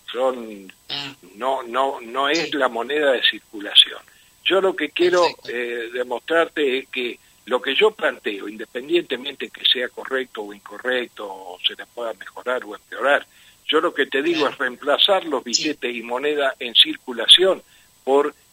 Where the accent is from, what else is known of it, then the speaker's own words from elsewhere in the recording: Chaco, Argentina; aparte vos sabés que yo soy chaqueño